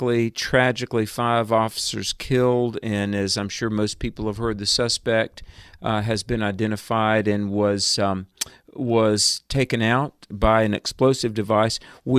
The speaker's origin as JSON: {"language": "English", "region": "North Carolina", "country": "United States", "tie": "born or raised there", "said": "I'm very honored to have on the program from my home state of North Carolina"}